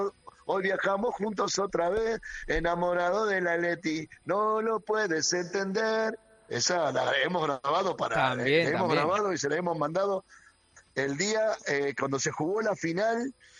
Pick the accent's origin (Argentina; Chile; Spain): Argentina; viste cómo somos los argentinos